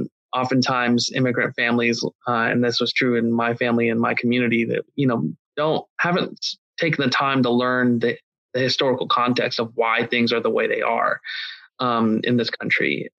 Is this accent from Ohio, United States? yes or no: yes; Ohio, United States; Yeah, so I grew up in Ohio in an environment in which most people were either black or white, and I was neither.